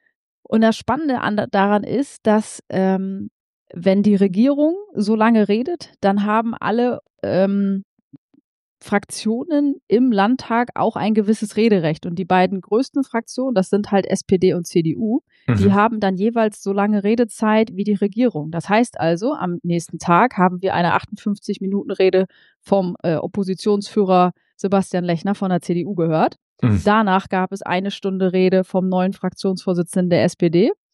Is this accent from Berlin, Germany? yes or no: no; Lower Saxony, Germany; ich natürlich sowieso als Friesin